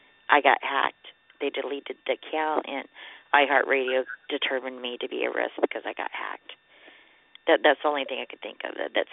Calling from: Oklahoma, United States; And calling from Oklahoma.

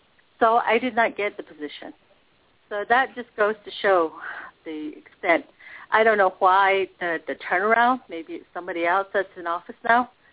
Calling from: Arizona, United States; I'm calling from Western Navajo Reservation.

